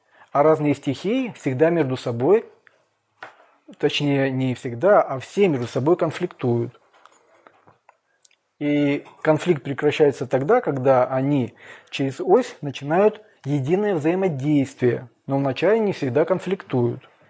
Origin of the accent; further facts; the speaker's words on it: Ukraine; мы все с Украины